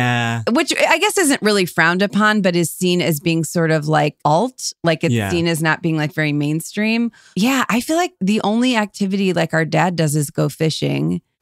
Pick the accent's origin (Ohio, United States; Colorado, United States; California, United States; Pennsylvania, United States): Ohio, United States; Okay, we're from right outside of Cleveland.